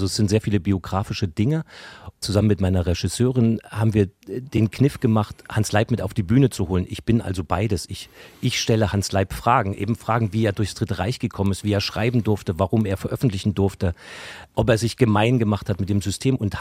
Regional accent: Leipzig, Saxony, Germany; now in Hamburg, Germany; ich bin ja eigentlich Leipziger, wohne aber jetzt schon sehr lange in Hamburg und fahre auch ganz gerne mal weg.

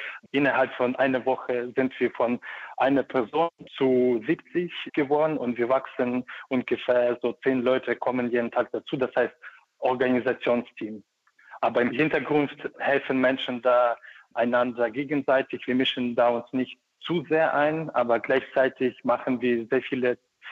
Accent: Ukraine; now in Germany; Ich komme aus der Ukraine, 2013 nach Deutschland gekommen.

